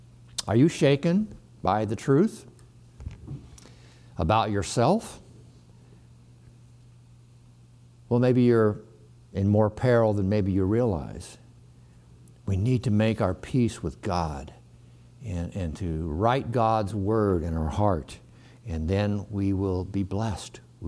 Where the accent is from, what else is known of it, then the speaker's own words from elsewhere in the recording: Sedona, Arizona, United States; as I was growing up in Sedona and we lived up in that little motel for a while, and my parents ran it, managed it.